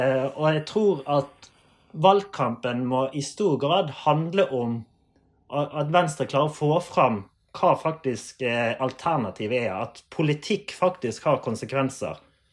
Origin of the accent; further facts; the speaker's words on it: Western Norway, Norway; Og jeg er jo fra Vestlandet